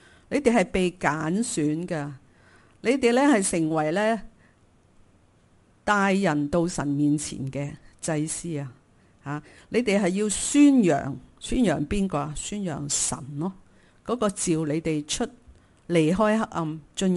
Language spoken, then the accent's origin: Chinese; China; 你知道戴德生对我们中国人是很大的祝福